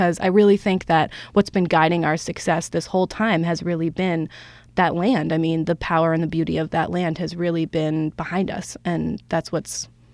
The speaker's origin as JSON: {"language": "English", "town": "Cambridge", "region": "Massachusetts", "country": "United States", "tie": "born or raised there", "said": "I grew up in Cambridge, so it was a small town that I had a hard time, like, in high school, in public high school."}